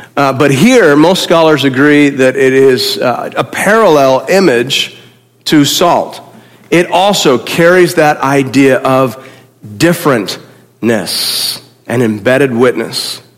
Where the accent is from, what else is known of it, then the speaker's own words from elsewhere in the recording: King Township, Ontario, Canada; I grew up in King Township, which maybe you, if you came here from Toronto, you probably drove through on your way to get here. And I grew up actually in nowhere.